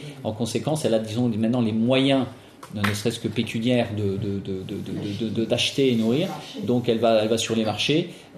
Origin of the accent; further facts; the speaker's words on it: France; Tout comme chez nous, en France